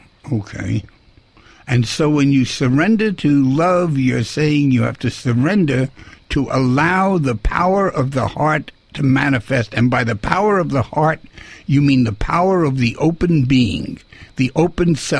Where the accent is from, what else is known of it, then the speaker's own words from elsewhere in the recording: New York, United States; I come from New York.